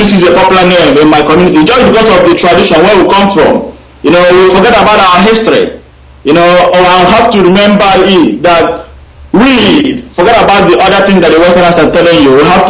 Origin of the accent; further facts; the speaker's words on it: Obatu, Nigeria; I'm from Uti, the local government. I'm from Obatu.